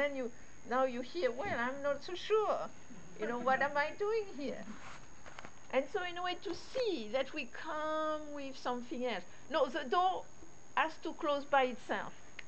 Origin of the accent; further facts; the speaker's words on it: France; accent: French; English is a second language; And also, especially with my French accent